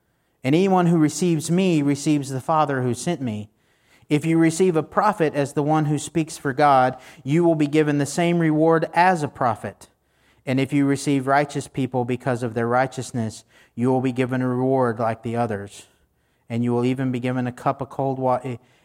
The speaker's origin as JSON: {"language": "English", "region": "Texas", "country": "United States", "tie": "born or raised there", "said": "Growing up in Texas, there was only one thing that we liked more than the 4th of July, and that was Texas's Independence Day, but that's a Texas thing."}